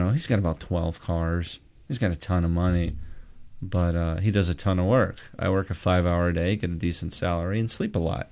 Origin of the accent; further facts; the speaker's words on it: United States; Which is funny because in America we import our lower class. You know, our goal as an American country, same thing, is to have all the middle class people be the people that were here first